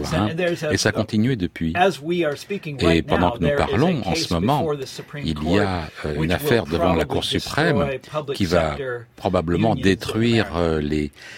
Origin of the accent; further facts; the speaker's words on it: Kansas, United States; Moi, je viens du Kansas, c'est l'État où je suis né. C'est un État qui est allé très, très, très, très loin vers la droite au cours des années.